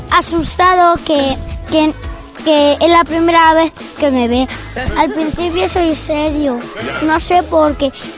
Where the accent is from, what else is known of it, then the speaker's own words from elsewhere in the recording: Madrid, Community of Madrid, Spain; Soy de Madrid.